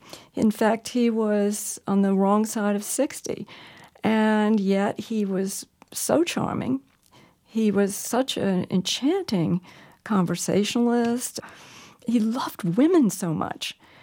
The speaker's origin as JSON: {"language": "English", "region": "the South", "country": "United States", "tie": "born or raised there", "said": "I grew up in the South in the old days when women didn't have anything else to gain status and achievement."}